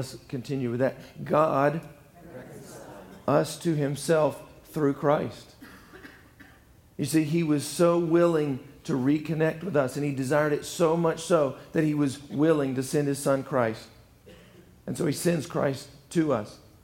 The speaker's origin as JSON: {"language": "English", "region": "the South", "country": "United States", "said": "I'm from the South. In the South, we're real good at that, hey, how you doing?"}